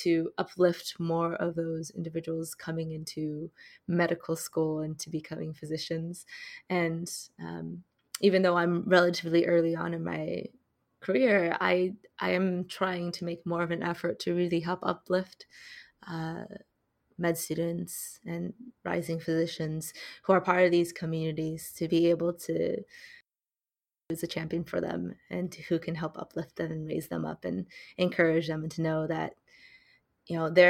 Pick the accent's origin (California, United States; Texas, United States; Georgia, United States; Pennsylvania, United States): California, United States; Spanish comes out because I grew up in SoCal and learned Spanish in my high school because Chinese wasn't an option.